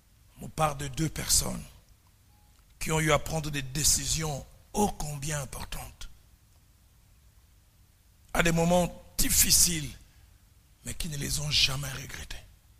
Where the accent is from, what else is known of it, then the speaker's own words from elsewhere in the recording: Kinshasa, DR Congo; J'étais allé visiter quelqu'un chez nous à Kinshasa, au clinique appelé Ngaliema.